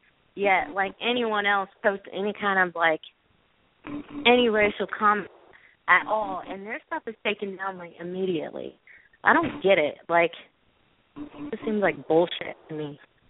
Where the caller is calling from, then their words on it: Tennessee, United States; Hi, it's North Carolina area code, but I'm actually calling from Tennessee. Yay, Army. We get moved around.